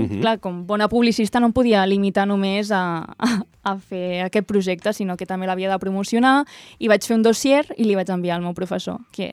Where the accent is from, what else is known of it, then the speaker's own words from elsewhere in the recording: Llançà, Catalonia, Spain; jo soc de Llançà, un poble molt petit